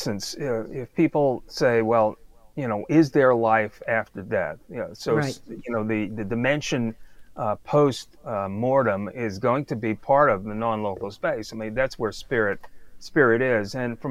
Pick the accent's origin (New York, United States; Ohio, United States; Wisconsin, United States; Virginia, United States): New York, United States; Brooklyn; So when I moved from the East Coast, I grew up in Brooklyn and taught science in Brooklyn.